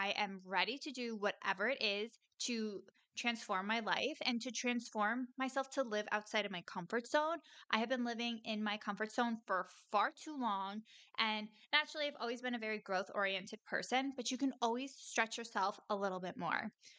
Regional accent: New York, United States; Like I am from New York.

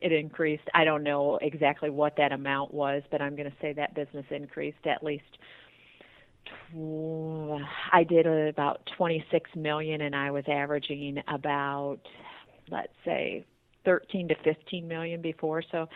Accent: Tiffin, Ohio, United States; now in Toledo, United States; So we're from Tiffin, Ohio originally, and I was pregnant with my daughter, and that brought us back to Toledo, Ohio, which was about 50 miles north of where we're from.

